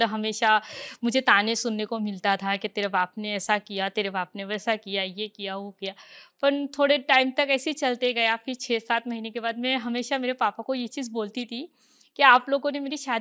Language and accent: Hindi; Mumbai, Maharashtra, India; मेरी पैदाइश बॉम्बे मलाड में हुई और मैं बचपन मेरा बॉम्बे में ही पली बड़ी हमेशा, और पढ़ाई भी बॉम्बे में ही किया।